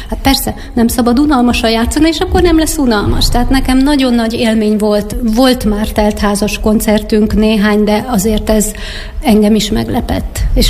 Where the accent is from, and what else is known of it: Nyíregyháza, Szabolcs-Szatmár-Bereg, Hungary; now in Miskolc, Hungary